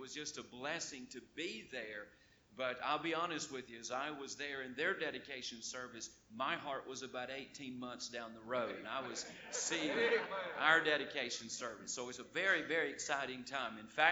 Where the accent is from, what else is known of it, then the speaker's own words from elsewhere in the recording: Lexington, North Carolina, United States; last Sunday I helped dedicate a building in Lexington, North Carolina. That's my hometown.